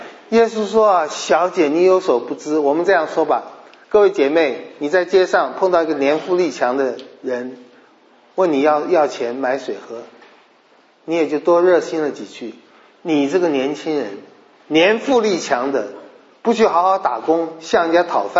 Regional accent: Hubei, China; 我听到乡音就顺眼，讲湖北话都是我的朋友，我是湖北人。

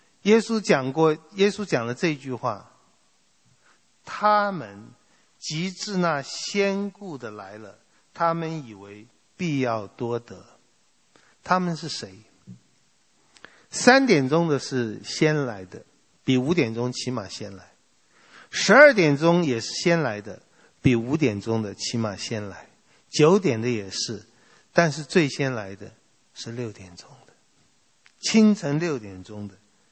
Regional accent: China; now in United States; 这些人应该有我们中国人很多，我们来到美国打工的华工很勤奋

